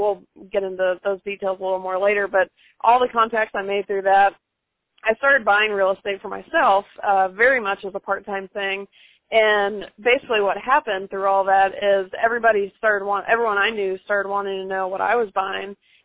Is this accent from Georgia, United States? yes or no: yes; Atlanta, Georgia, United States; moved away as an adult; also born or lived in Miami; now in California, United States; I'm actually from, I was born in Miami, but I grew up in Atlanta, so not too far from you, and I loved hearing the southern accent.